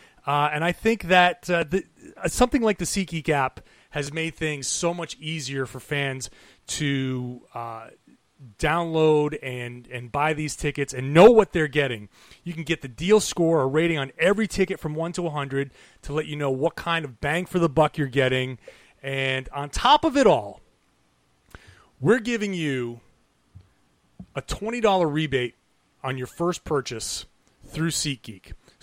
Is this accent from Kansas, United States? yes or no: no; Pawtucket, Rhode Island, United States; I was born and raised in Pawtucket, Rhode Island, which is right on the Massachusetts border, like 30 miles from Boston. Went to school in Boston. I'm a Boston guy.